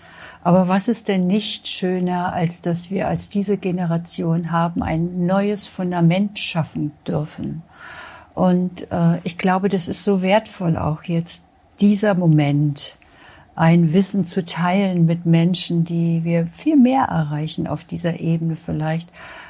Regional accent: eastern Germany, Germany; ich bin seit 91 niedergelassen, gleich nach dem Studium 1,5 Jahre, nach der Wende, ich bin aus dem Osten.

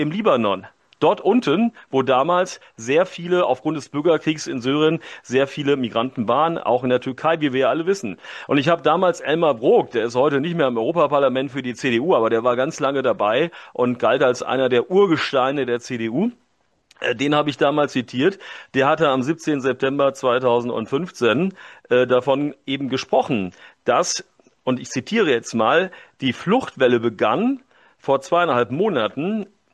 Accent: Germany; moved away as an adult; now in Switzerland; ich zwar als Deutscher, wie man ja hier in der Zentralschweiz sagt, aber jetzt seit Ende 2022 demütig und dankbar in der Schweiz wohnender

